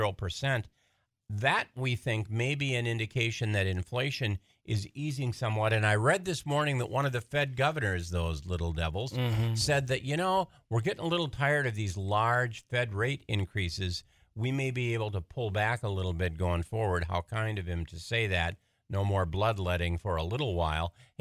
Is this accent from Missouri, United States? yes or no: no; North Dakota, United States; I'm from North Dakota. I like both those schools, and I never went to either of them.